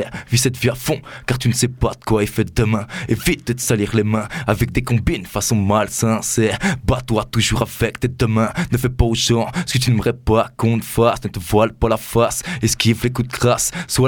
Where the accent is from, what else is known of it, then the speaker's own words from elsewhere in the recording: Paris, Île-de-France, France; Moi, je viens aussi de Paris. J'ai des contacts de mon côté.